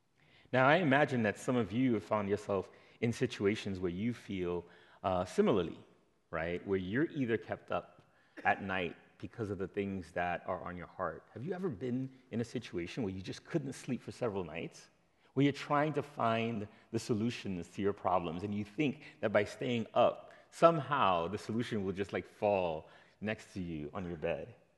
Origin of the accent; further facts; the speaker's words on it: Brooklyn, New York, United States; because I'm a city kid, right? I'm from Brooklyn, New York, and I'm acquainted with noise, right?